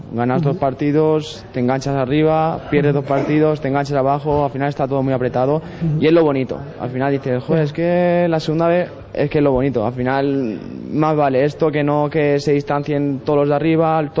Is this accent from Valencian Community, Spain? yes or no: yes; Alcoy, Valencian Community, Spain; yo soy de Alcoy